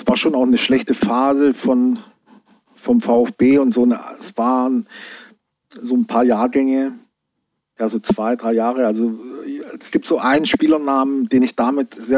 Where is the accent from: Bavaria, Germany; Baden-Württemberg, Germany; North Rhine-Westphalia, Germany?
Baden-Württemberg, Germany; Brackenheim; Geboren in Brackenheim, ein kleiner Ort in der Nähe von Heilbronn, Stuttgart. Genau, sehr idyllisch. Eine große Rotweinanbaugemeinde, oder die größte überhaupt in Württemberg. Also sehr weingeprägt, die Region dort.